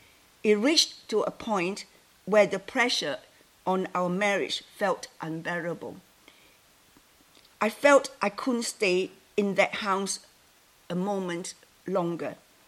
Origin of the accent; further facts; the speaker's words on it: Malaysia; he was offered a job right in my hometown in Malaysia without even applying.